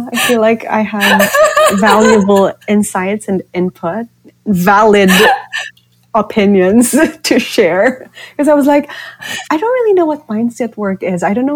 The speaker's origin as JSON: {"language": "English", "country": "Philippines", "said": "So, I'm from the Philippines, and the only stop is Southeast Asia."}